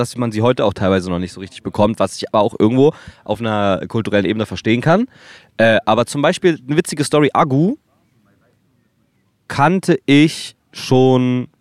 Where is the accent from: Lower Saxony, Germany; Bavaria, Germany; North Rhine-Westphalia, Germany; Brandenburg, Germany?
Brandenburg, Germany; Potsdam; ich komme aus Potsdam, ja. Ich war viel in Berlin in meiner Jugend.